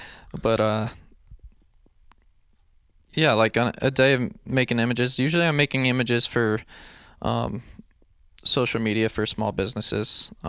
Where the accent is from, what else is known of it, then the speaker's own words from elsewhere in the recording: New Orleans, Louisiana, United States; also born or lived in Memphis, United States; I was born in New Orleans, but spent the first 5 years of my life in Memphis.